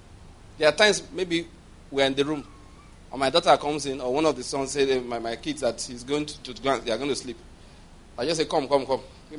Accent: Nigeria; We're all equal. We're all Nigerian citizens, though.

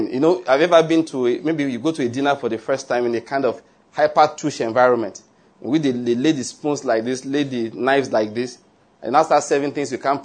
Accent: Nigeria; I'm a Nigerian. I'm just here for a few weeks. I don't know how to do this.

